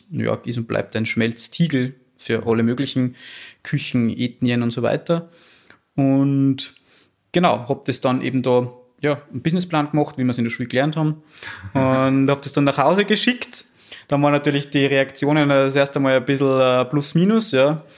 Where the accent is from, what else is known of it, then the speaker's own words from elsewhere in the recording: Bad Ischl, Upper Austria, Austria; Ich bin in Bad Ischl geboren. Meine Familie war schon immer im Salzkammergut, die letzten 3-4 Generationen eigentlich. Genau. Ich bin dann hier aufgewachsen, im Hotel mit meiner Schwester gemeinsam.